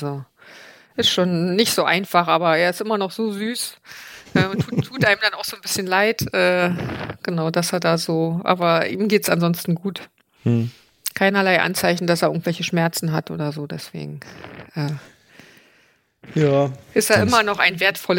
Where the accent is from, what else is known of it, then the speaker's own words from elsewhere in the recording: Berlin, Germany; Also als Berliner, die jetzt schon mehrfach den Mauerweg gelaufen ist